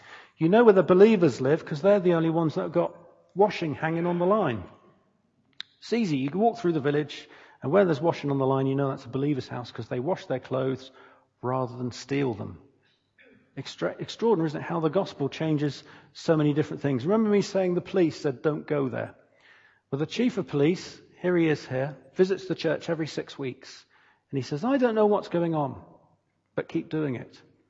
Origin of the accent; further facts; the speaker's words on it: New Zealand; And I can say that because I come from New Zealand, so I can say that.